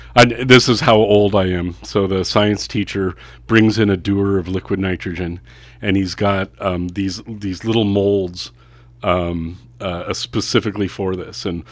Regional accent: United States; I grew up in Lake Tahoe.

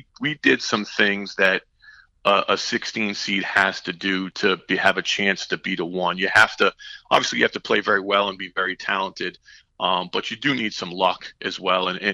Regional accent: Worcester, Massachusetts, United States; in Worcester, Mass. It's my hometown.

